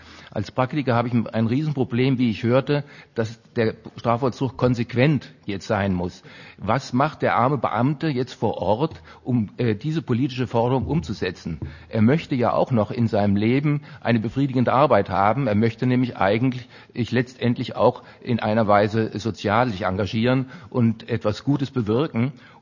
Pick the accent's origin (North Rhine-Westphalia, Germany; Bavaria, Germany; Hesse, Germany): Hesse, Germany; und ich komme ja aus Hessen